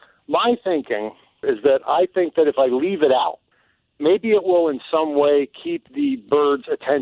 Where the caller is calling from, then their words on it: Buckingham Township, Pennsylvania, United States; I'm calling you from the Buckingham Township, outside of the New Hope, Lahaska area of beautiful southeastern Pennsylvania.